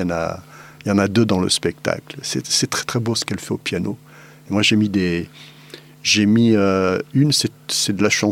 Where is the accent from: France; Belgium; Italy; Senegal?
Italy; moi je suis italien, donc ça c'est facile, j'adore l'espagnol